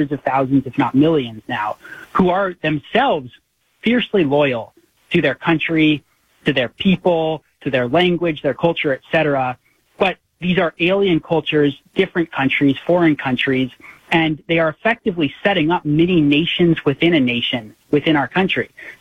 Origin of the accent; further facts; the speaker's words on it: United States; born there; I'm an American nationalist, and only this nation. This is the country I was born.